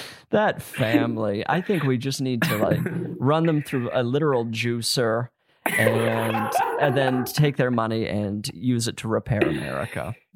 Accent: Utah, United States; yeah, I'm from Utah and our big thing was earthquakes.

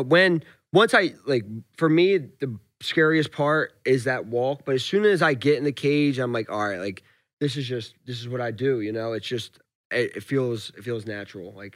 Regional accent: United States; But I'm American. I'm American.

